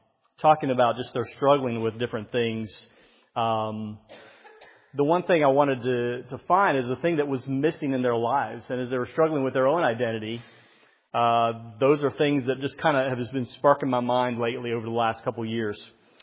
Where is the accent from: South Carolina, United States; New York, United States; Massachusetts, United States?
South Carolina, United States; Myrtle Beach; I grew up in Myrtle Beach, so sorry.